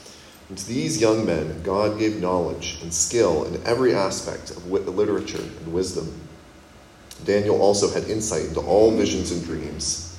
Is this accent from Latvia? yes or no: no; Kenya; now in United States; growing up in Kenya and then coming back to the U.S. and feeling like when I was in Kenya, you know, it wasn't quite home